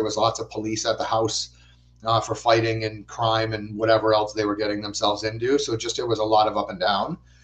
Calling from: East Greenwich, Rhode Island, United States; I'm in East Greenwich. So I'm right up the hill from you, or you're not actually at work right now. But yeah, I'm right up the hill, back up in the hills on the other side of Route 2 from East Greenwich.

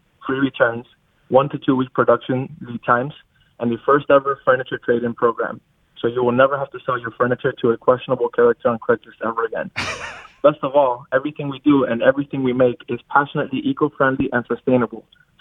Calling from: Miami, Florida, United States; Oh, Miami, Florida.

